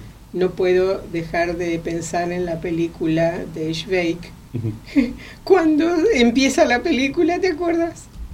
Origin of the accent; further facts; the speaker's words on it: Argentina; born there; tenemos los checos, aunque yo nací en Argentina, porque bueno, lo viví mucho con los cuentos de mi padre